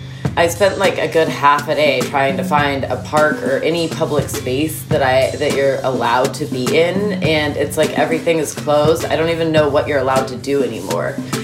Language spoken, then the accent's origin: English; Santa Cruz, California, United States; I grew up in Santa Cruz, California. Sometimes I just need to be able to see infinity and beyond.